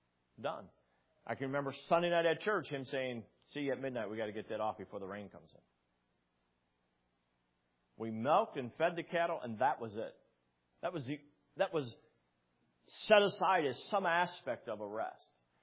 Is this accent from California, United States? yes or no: no; Brown City, Michigan, United States; I grew up in Brown City in a farming community. I worked on a dairy farm.